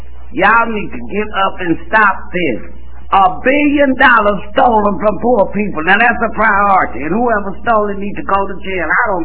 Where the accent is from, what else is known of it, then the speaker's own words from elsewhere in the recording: Dallas, Texas, United States; Now, I don't know where y'all come from, but I'm from Dallas.